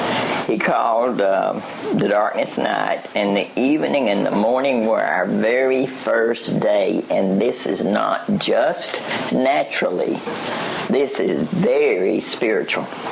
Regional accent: Alabama, United States; because I was raised in South Alabama, suck sugar cane.

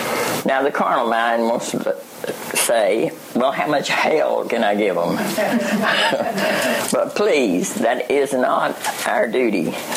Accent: Alabama, United States; because I was raised in South Alabama, suck sugar cane.

